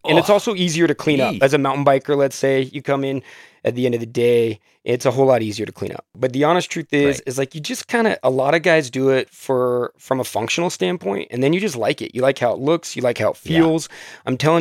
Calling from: Salt Lake City, Utah, United States; Yeah, hello. … I'm calling in from Salt Lake City, Utah.

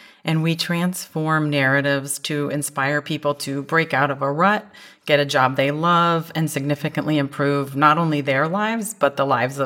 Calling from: Vilnius, Vilnius County, Lithuania; I'm calling from Vilnius, Lithuania.

